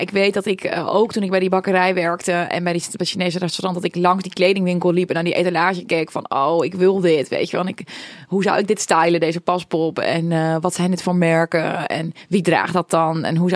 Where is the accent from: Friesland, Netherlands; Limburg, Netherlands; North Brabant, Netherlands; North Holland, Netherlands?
Friesland, Netherlands; Ja, nee, ik ben Fries. En ook een echte Friesin en daar opgegroeid.